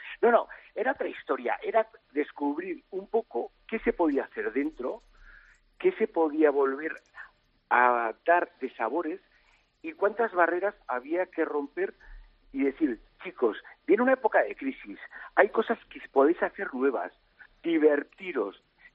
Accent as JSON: {"language": "Spanish", "town": "San Sebastian", "region": "Basque Country", "country": "Spain", "tie": "born there", "said": "yo nací en San Sebastián y el bar de mi padre era el bar Antonio, que hoy en día sigue en vida, es un clásico de San Sebastián"}